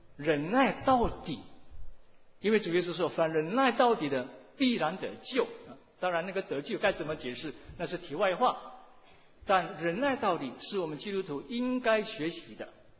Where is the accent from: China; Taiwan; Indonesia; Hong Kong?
Indonesia; moved away as an adult; now in United States; 让我从印尼来到美国，那念我的研究院就是要完成学位